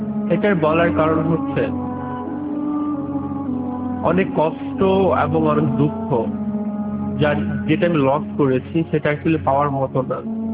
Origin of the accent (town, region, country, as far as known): Hamidpur, Dhaka Division, Bangladesh; now in Kuwait